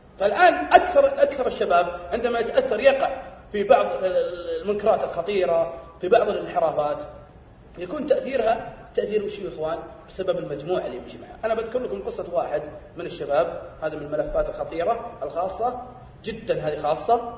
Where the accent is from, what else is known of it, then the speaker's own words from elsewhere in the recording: Saudi Arabia; إحنا السعوديين